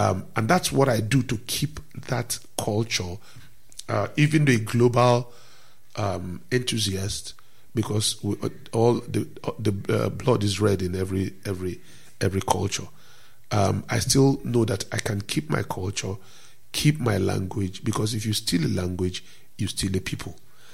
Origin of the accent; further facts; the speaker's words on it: Nigeria; You see, you are battled with many things as a Nigerian young boy, born in a poor family.